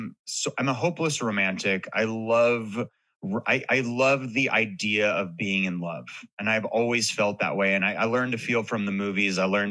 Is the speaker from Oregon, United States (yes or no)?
no; Hollywood, California, United States; I grew up in Hollywood.